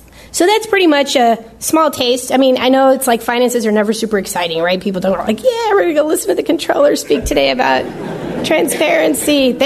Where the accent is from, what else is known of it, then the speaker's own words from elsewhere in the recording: Chicago, Illinois, United States; I just want to say I was born in Chicago. I love this city. I love my state. The neighborhood I grew up in, it was a tough neighborhood.